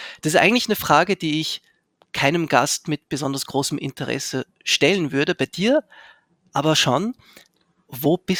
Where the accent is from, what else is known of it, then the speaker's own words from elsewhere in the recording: Zurich, Switzerland; Ich bin in Zürich aufgewachsen